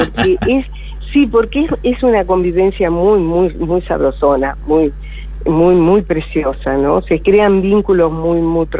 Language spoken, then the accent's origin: Spanish; Coronda, Santa Fe, Argentina; now in Buenos Aires, Argentina; llegué a Buenos Aires de Coronda, pues, movida por mi, como buscadora y mi sino personal